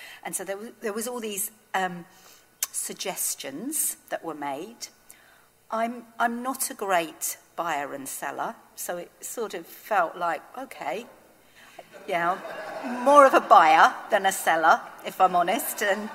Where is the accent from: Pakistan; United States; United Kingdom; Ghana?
United Kingdom; Burnham-on-Crouch, East of England; I grew up in Burnham-on-Crouch.